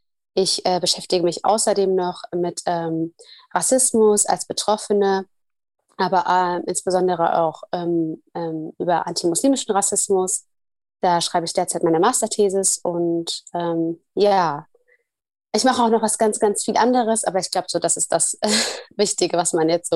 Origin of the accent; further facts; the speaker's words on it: Somalia; ich werde heute über die weibliche Genitalverstümmelung aus meinem Herkunftsland berichten, weil die meisten Frauen der weiblichen Genitalverstümmelung in Somalia unterliegen.